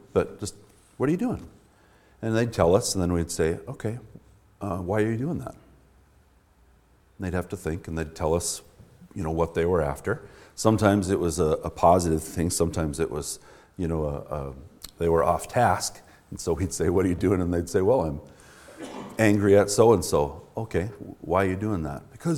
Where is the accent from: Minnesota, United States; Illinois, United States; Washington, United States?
Minnesota, United States; Duluth; I'm, as Brian said, I'm from Duluth.